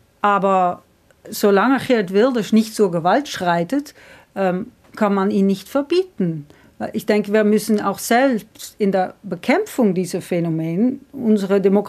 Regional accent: Netherlands; wir sind als Niederländer Menschen so wie alle anderen

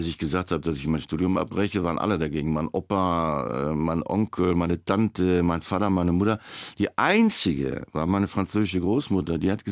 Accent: Frankfurt, Hesse, Germany; Ich bin ja echter Frankfurter Bub.

